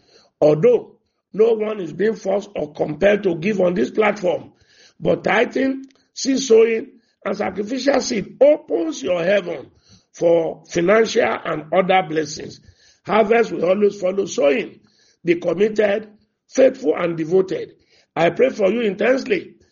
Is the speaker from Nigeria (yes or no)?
yes; Sokoto, Nigeria; I grew up in Sokoto, which is called Muslim state, but I'm still very much a Christian.